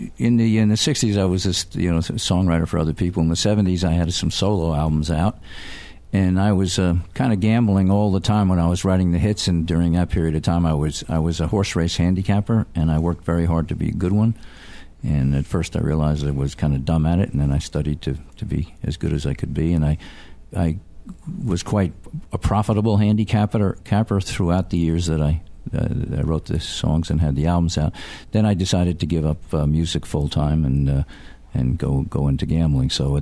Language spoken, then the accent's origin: English; Yonkers, New York, United States; Yeah, I grew up in Yonkers, New York, just outside the city.